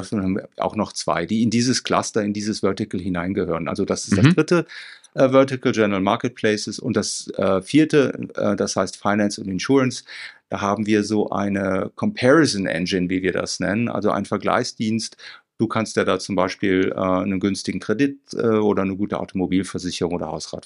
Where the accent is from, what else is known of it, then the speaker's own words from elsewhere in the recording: Germany; moved away as an adult; now in Switzerland; ich bin 55 Jahre alt, bin Deutscher, wohne seit knapp 15 Jahren in der Schweiz